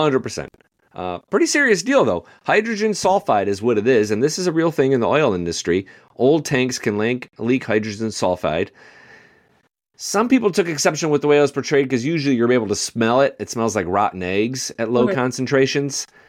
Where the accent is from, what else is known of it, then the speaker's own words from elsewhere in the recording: Detroit, Michigan, United States; I'm from Detroit, so it took me a second to kind of tilt my head and understand myself.